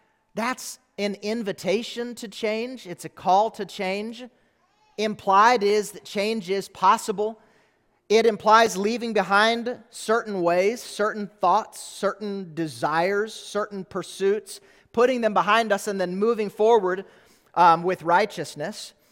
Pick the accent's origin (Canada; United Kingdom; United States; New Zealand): United States; Minnesota; Growing up in Minnesota, I remember if it would snow and we had a good full moon, you could go outside at night and you could see pretty well.